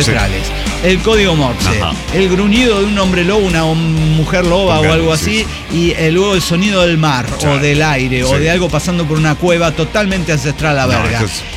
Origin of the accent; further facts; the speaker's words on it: Mexico City, Mexico; bueno, como chilango, pues